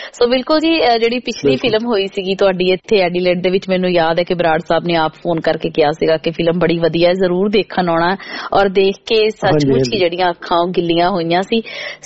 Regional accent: Punjab, India; moved away; ਜਦੋਂ ਅਸੀਂ ਪੰਜਾਬ ਵਿੱਚ ਹੁੰਦੇ ਹਾਂ ਤੇ ਕੁਛ ਹੋਰ ਹੁੰਦੇ ਹਾਂ, ਬਟ ਜਦੋਂ ਅਸੀਂ ਪੰਜਾਬ ਤੋਂ ਬਾਹਰ ਆ ਕੇ ਉਸ ਮਿੱਟੀ ਤੋਂ ਜੁਦਾ ਹੁੰਦੇ ਆ ਨਾ

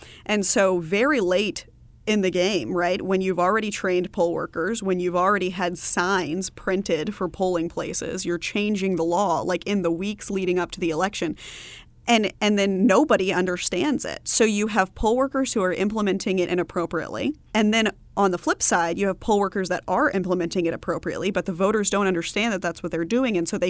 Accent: Texas, United States; I say but as a Texan.

